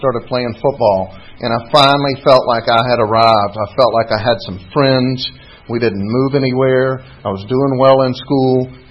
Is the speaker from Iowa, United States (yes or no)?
no; North Carolina, United States; I'm from North Carolina. Born in North Carolina, and my mother's family were a really hard-working group of people.